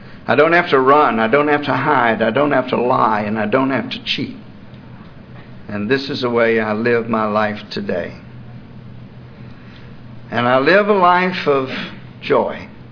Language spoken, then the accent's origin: English; Atlanta, Georgia, United States; I was born and raised here in Atlanta. I lived here almost all my life.